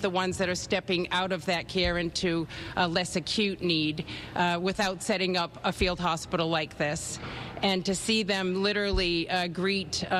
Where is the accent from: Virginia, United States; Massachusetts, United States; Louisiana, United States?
Massachusetts, United States; Worcester; welcome to my hometown area. I have to say that I'm quite proud that Worcester, Massachusetts, is standing up the first medical field hospital here in our Commonwealth.